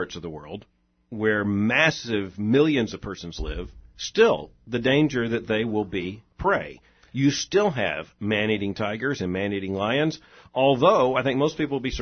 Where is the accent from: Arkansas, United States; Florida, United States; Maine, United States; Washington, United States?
Florida, United States; Growing up in Florida, I was surrounded by things we knew could hurt us.